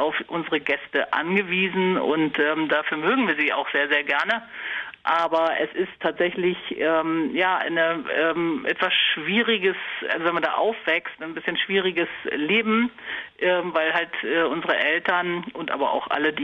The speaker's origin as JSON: {"language": "German", "country": "Germany", "tie": "born or raised there", "said": "es ist ja durchaus meine Heimat. Es ist da, wo ich geboren und aufgewachsen bin. Und das ist schon etwas Besonderes, so Tür an Tür, Seite an Seite mit der wilden Nordsee aufzuwachsen."}